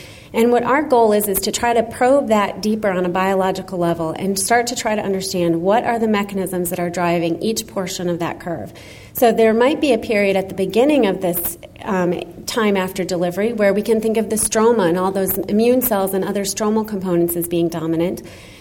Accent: North Carolina, United States; And I also point out that I'm from North Carolina, which is not one of the blue states on that map.

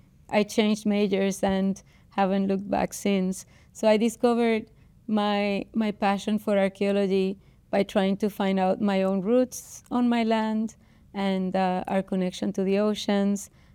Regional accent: Puerto Rico; I grew up in Puerto Rico.

